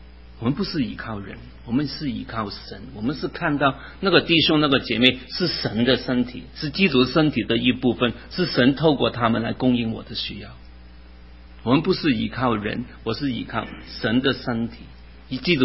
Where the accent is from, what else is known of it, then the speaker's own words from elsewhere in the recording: China; now in United States; 我们在美国，我特别在中国长大也是一样